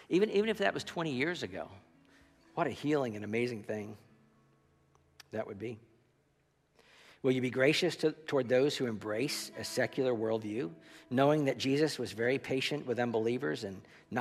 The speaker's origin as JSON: {"language": "English", "region": "the South", "country": "United States", "tie": "born or raised there", "said": "I grew up in the South"}